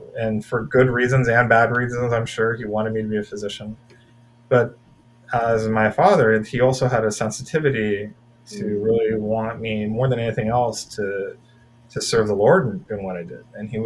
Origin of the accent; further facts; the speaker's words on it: India; I mean, you have to keep in mind that, you know, I'm Indian, right?